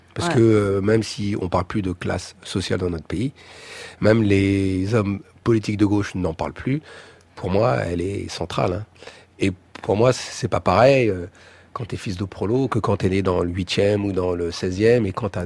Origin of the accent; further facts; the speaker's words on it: France; En tant que Français